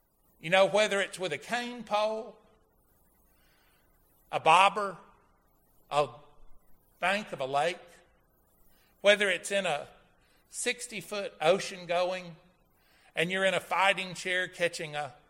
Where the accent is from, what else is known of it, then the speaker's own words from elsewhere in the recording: Florida, United States; I grew up in Florida. We grew up on the bay, or a bayou off the bay. We grew up with fishing.